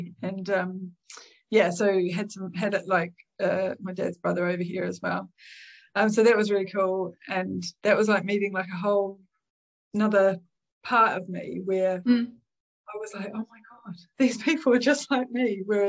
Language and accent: English; New Zealand; moved away as an adult; now in United Kingdom; I currently live in the UK, but I'm originally from New Zealand, and yeah, came over here about nearly 20 years ago. It'll be 20 years next year.